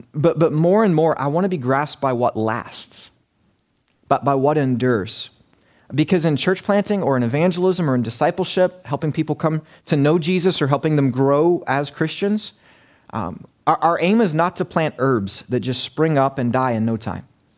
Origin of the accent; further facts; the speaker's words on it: West Virginia, United States; I grew up in Lincoln County in West Virginia, the Sticks.